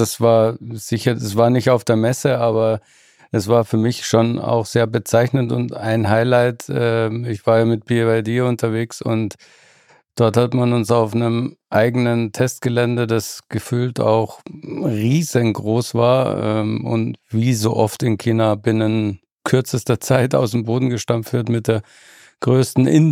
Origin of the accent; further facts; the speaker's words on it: Munich, Bavaria, Germany; Da kann man selbst als Münchner noch was lernen von den Dimensionen her.